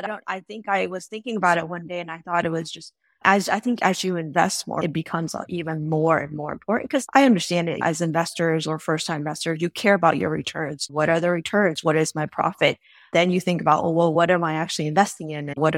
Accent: Dallas, Texas, United States; I'm from Dallas, so it was a multifamily property in Dallas.

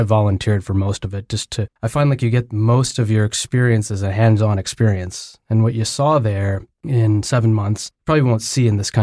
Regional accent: New York, United States; So I grew up in New York. I did a medical school in Philadelphia at Drexel.

